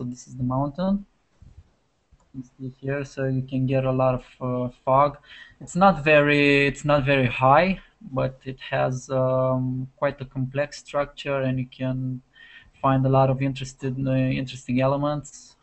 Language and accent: English; Transylvania, Romania; I'm from Romania. I live in the central Romania, in a region called Transylvania.